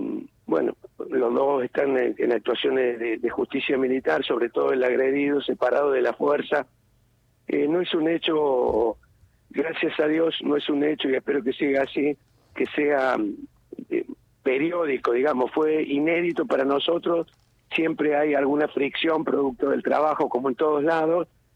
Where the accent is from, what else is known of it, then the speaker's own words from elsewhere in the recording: Córdoba, Argentina; Mire, soy cordobés, por supuesto.